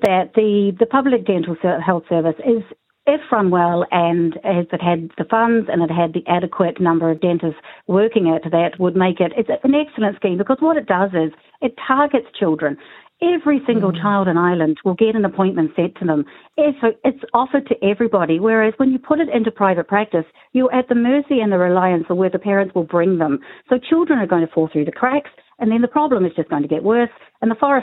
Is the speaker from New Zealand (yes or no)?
yes; New Zealand; Yeah, I come from, you can probably hear my voice, I'm from New Zealand.